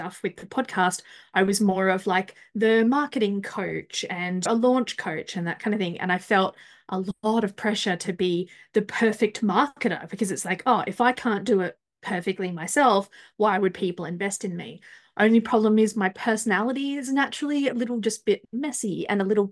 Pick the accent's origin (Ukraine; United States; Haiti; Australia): Australia; I am Australian